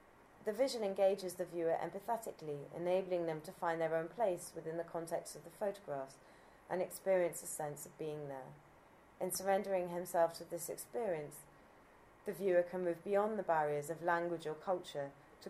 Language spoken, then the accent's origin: English; United Kingdom; born there; I was constantly aware of my own personal sensibilities and preconceptions as a British-born Christian